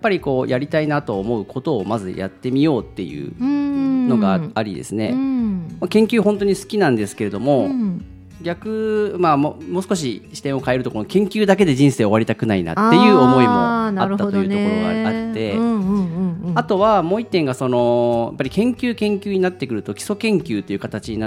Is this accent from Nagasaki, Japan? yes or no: yes; Nagasaki, Japan; 出身はですね、長崎なんです。